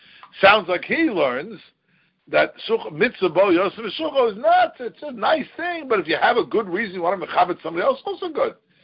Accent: Phoenix, Arizona, United States; I remember years ago when I grew up in Phoenix

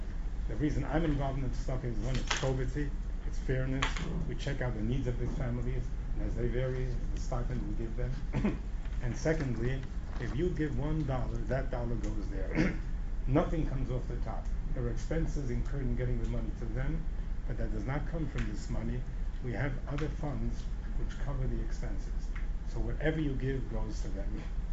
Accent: Cleveland, Ohio, United States; I come from Cleveland, and we simply turn over the funds.

